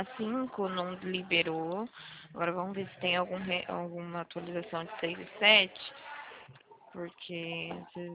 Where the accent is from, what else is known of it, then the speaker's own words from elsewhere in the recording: São Carlos, São Paulo, Brazil; sou daqui de São Carlos.